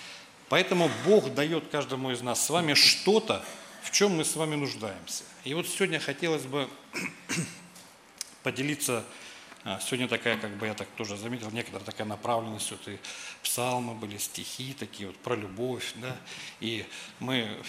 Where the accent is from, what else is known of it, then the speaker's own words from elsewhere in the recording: Seversk, Tomsk Oblast, Russia; Родом я вообще отсюда тоже. У меня здесь родные есть, близкие. Родом я с Северска. Ну, раньше он по-другому назывался. Но вот оттуда я родом.